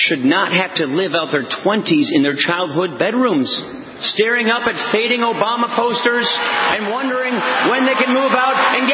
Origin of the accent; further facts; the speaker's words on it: Wisconsin, United States; It's the exact opposite of everything I learned growing up in Wisconsin or at college in Ohio.